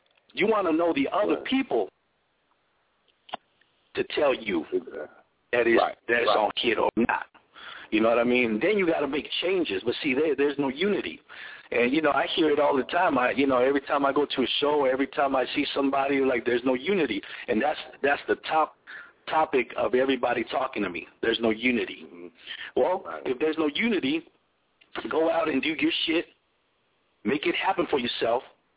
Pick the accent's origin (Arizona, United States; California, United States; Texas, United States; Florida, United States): California, United States; Los Angeles; I'm coming from the Northwest, L.A. raised, Northwest based, okay?